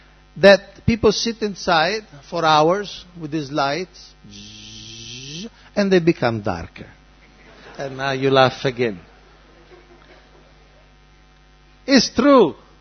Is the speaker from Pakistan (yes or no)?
no; Italy; Because I come from Italy, I come from the West.